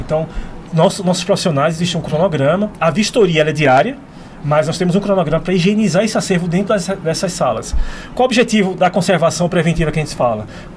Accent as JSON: {"language": "Portuguese", "town": "Recife", "region": "Pernambuco", "country": "Brazil", "tie": "born or raised there", "said": "uma franco-brasileira nascida em Recife, que é a minha terra."}